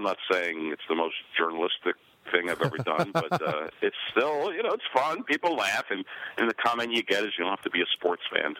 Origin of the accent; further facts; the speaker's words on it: New York, United States; And my producer and I grew up in New York playing stickball and basketball, so we decided to stick it on the news.